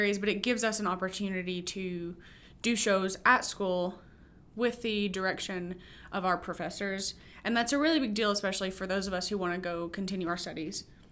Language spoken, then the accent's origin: English; Florence, United States; Like Mark said … I'm from Florence. I've lived here my entire life.